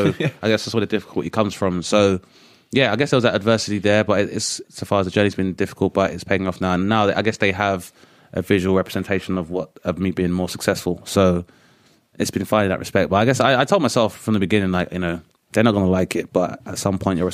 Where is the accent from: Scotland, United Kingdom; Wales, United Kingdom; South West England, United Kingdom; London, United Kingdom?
London, United Kingdom; Lewisham; I grew up in Lewisham, the borough of Lewisham, but more specifically here, the Green.